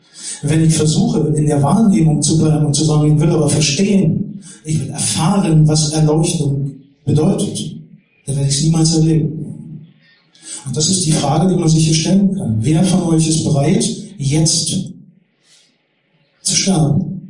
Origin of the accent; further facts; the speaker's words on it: Berlin, Germany; Also diejenigen, die mich schon kennen als Berliner